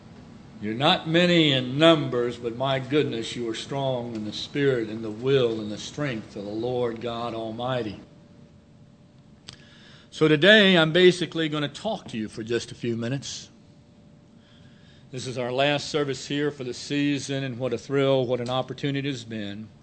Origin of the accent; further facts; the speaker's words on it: Alexandria, Virginia, United States; I was born in Alexandria, Virginia. I went to school in the Fairfax County school system. I know you're shocked I'm going to school, but Bob's heard an amen over on his way out. But I've been in this area my whole life